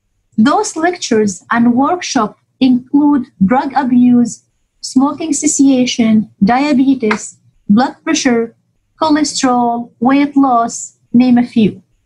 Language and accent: English; Dubai, United Arab Emirates; I've been born and raised in Dubai.